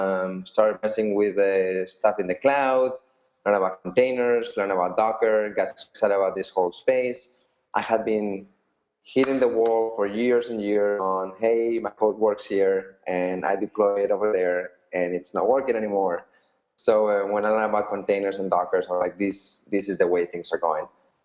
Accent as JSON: {"language": "English", "country": "Spain", "also_born_or_lived": "United States", "said": "I'm originally from Spain, although I was born in the US, which not many people would say, judging by my accent. I grew up all over the world"}